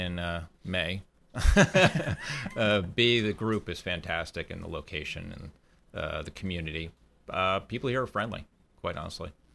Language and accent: English; New Jersey, United States; also born or lived in Massachusetts; Yeah, I'm originally from New Jersey, but I made some smart decisions later in life.